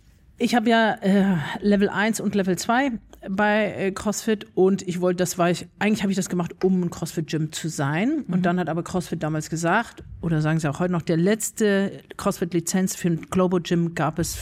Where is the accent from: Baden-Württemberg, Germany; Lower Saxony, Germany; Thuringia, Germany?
Lower Saxony, Germany; Hanover; ich komme aus Hannover, habe in Hannover zwei große Fitnessclubs